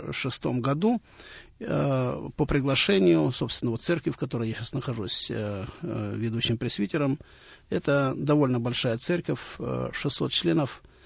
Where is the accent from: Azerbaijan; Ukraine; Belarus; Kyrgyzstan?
Kyrgyzstan; Frunze, Bishkek; born there; moved away as an adult; also born or lived in Saint Petersburg, Russia; я родился в Средней Азии, в городе Фрунзе. В то время это была часть Советского Союза. Я христианин в третьем поколении.